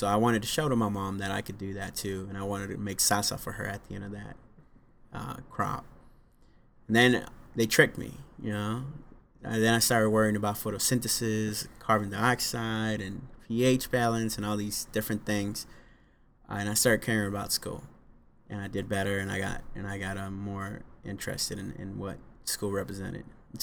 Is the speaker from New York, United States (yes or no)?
no; Los Angeles, California, United States; You know, I grew up in South Central, didn't have much, grew up poor